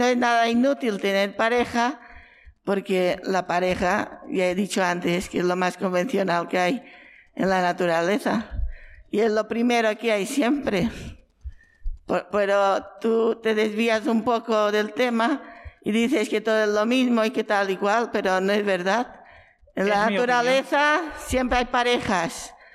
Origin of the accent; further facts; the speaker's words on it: Balearic Islands, Spain; Yo soy mallorquina de pura cepa.